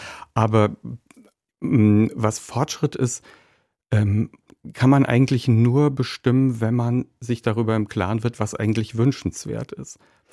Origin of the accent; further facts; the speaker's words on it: Frankfurt, Hesse, Germany; Also ich bin ja 1978 geboren in Frankfurt am Main und bin groß geworden und sozialisiert in den 90ern.